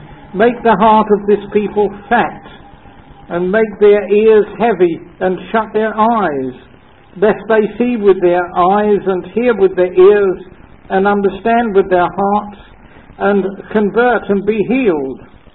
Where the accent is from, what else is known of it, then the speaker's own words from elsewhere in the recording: England, United Kingdom; But it actually means, of course, that I'm an Englishman. And I'm in favour of keeping the English coinage.